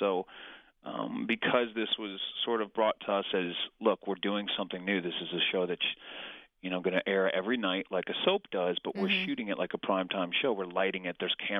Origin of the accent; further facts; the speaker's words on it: Grosse Pointe Farms, Michigan, United States; I grew up in Grosse Pointe Farms, went to Grosse Pointe South.